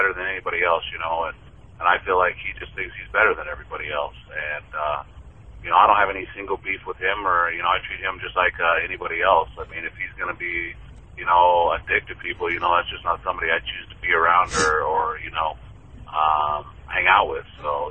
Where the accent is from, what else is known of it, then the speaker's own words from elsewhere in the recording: Colorado, United States; Man, I'm from Colorado.